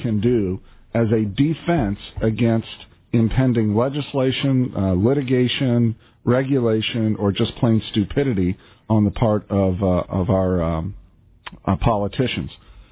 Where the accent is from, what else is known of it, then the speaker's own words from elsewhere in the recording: Maple Grove, Minnesota, United States; I know here in my hometown of Maple Grove, Minnesota, there are a number of people who are homeless